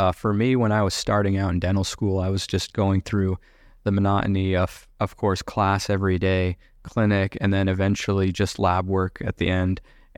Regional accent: Oregon, United States; I'm from Oregon.

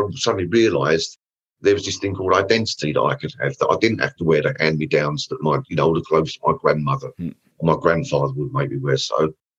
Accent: Dagenham, London, United Kingdom; I'm not a Cockney. You know, and I don't come from East London. I come from East London, you know, and Dagenham at that time, it was a very comfortable but sterile comfortable, you know, all clipped privet hedges and things.

